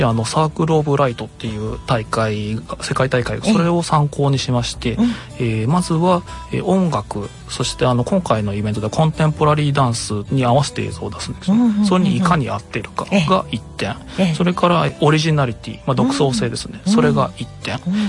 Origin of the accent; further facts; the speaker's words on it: Okazaki, Aichi, Japan; はい、岡崎出身です。